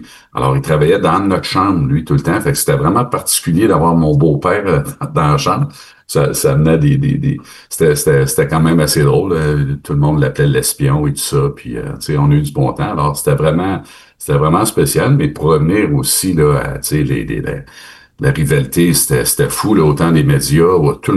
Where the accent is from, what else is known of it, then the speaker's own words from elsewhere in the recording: Quebec City, Quebec, Canada; c'est que moi, je viens de Québec aussi en plus.